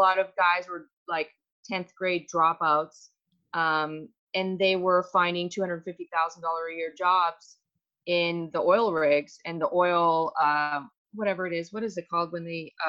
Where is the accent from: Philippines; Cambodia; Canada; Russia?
Canada; now in United States; I was raised in Canada, so I'm not great with my US history.